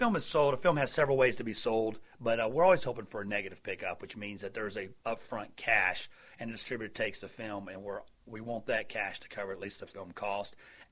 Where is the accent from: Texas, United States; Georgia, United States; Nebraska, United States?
Georgia, United States; Atlanta; also born or lived in Florida; now in Roanoke Valley, United States; Originally from Atlanta area, spent a number of years in Florida, and then in 2000 we moved up to the Roanoke Valley.